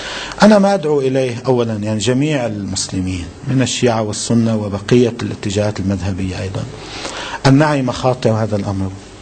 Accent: Lebanon; حتى عندنا بلبنان

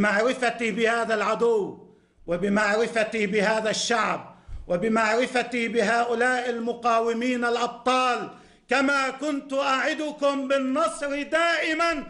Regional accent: Lebanon; والتطورات عندنا في لبنان وفي المنطقة وما يجري حولنا

